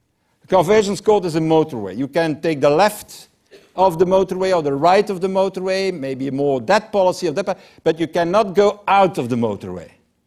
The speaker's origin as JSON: {"language": "English", "country": "Belgium", "second_language": "English", "said": "I'm from Belgium, so certainly a joke."}